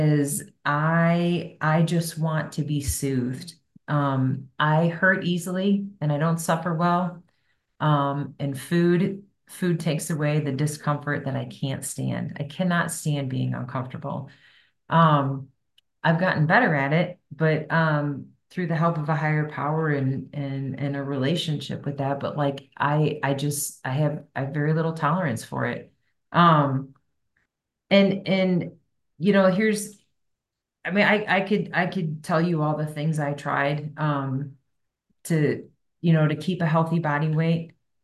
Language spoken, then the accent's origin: English; Cincinnati, Ohio, United States; I'm a recovered compulsive overeater. I am from Cincinnati, Ohio.